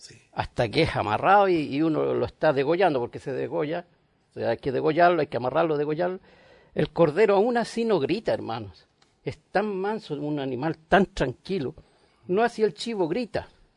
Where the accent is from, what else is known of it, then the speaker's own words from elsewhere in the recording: southern Chile, Chile; Yo, como vengo del sur de Chile, no viví en el campo, pero en las comunas cerca del campo, y tenía amigos y familiares de campo.